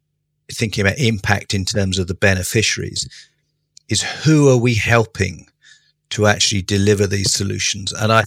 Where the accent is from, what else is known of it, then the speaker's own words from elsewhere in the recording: United Kingdom; being a Brit, I'll use the analogy of Charles Dickens.